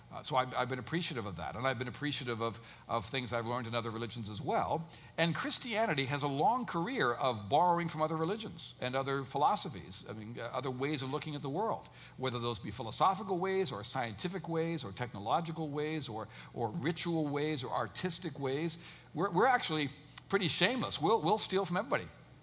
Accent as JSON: {"language": "English", "country": "Canada", "tie": "born or raised there", "said": "I was raised in Canada by Christian parents"}